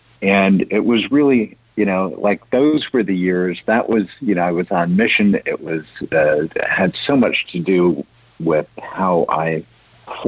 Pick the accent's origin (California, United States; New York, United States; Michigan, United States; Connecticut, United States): California, United States; San Francisco; I grew up in San Francisco. I went to UC Berkeley.